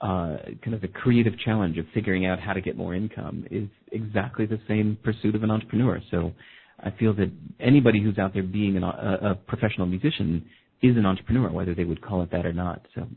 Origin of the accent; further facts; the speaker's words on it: California, United States; born there; I got it even worse because I was born in California.